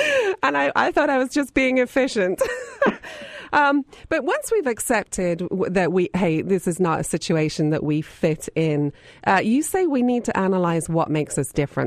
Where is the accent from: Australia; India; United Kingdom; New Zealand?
United Kingdom; England; now in San Diego, United States; And I can remember when I first emigrated to San Diego from my hometown in England.